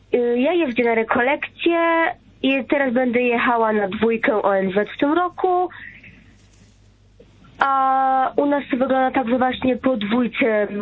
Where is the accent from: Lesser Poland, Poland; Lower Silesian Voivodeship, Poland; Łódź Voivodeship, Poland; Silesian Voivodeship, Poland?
Lesser Poland, Poland; Kraków; Pochodzę z Krakowa. Chodzę do drugiej klasy liceum.